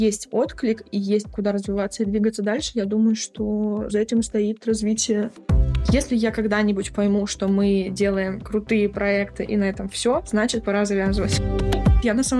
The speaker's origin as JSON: {"language": "Russian", "region": "Sakhalin Oblast", "country": "Russia", "tie": "born or raised there", "said": "Я родилась на Сахалине, наверное, с этого стоило начать. Я родилась и выросла на Сахалине"}